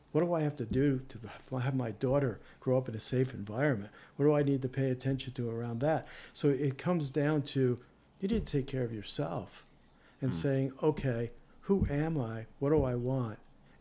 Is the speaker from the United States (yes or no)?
yes; New Jersey, United States; You know, it's like all that stuff that we grew up with in New Jersey, you know.